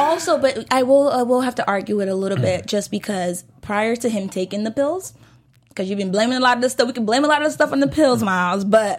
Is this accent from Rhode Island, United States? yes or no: no; Houston, Texas, United States; because I'm from Houston, Texas, sis.